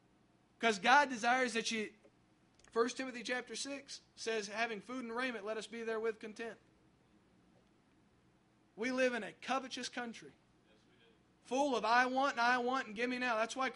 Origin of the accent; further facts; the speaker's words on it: Alabama, United States; Now, we're from Alabama, so I see both and I think two.